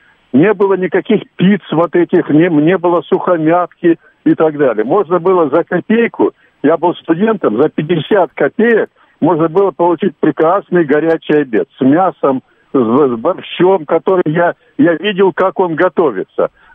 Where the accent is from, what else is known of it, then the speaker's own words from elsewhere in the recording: Krasnodar Krai, Russia; вот я вырос на Кубани.